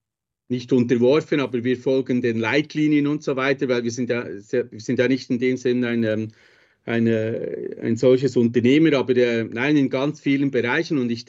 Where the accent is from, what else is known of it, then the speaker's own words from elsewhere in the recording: Switzerland; Ich bin ja Schweizer